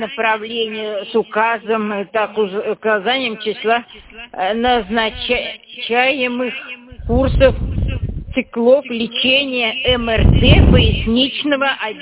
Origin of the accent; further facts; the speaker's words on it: Kemerovo Oblast, Russia; Нет, нет, нет, я из Яшкинского района